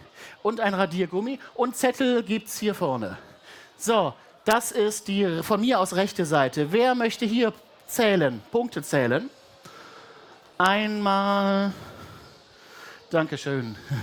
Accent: Baden-Württemberg, Germany; So, ich komme ja aus Baden-Württemberg.

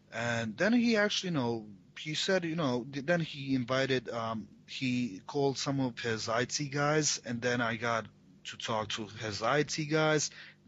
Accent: Tuzla, Tuzla Canton, Bosnia & Herzegovina; But Sarajevo didn't go well, and my hometown Tuzla was just, not appropriate.

